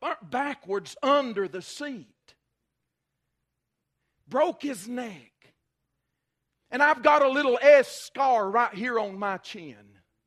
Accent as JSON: {"language": "English", "region": "Georgia", "country": "United States", "tie": "born or raised there", "said": "And I grew up in Dawson County, Georgia. It was known for hot rods and Bill Elliott and all that kind of stuff."}